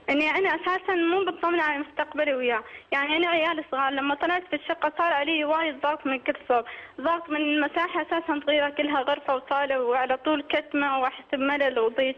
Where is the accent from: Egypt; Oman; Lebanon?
Oman; أنا مشكلتي إني أنا من عمان وهو من الإمارات